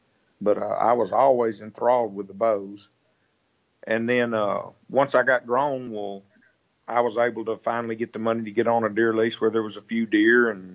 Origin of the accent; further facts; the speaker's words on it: Texas, United States; But growing up in East Texas, I was probably 16 or 17 before I ever left my home county.